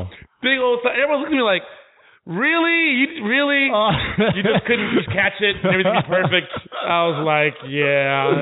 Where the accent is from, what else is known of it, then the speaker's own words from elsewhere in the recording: St. Croix, U.S. Virgin Islands; born there; Well, I was born in the Virgin Islands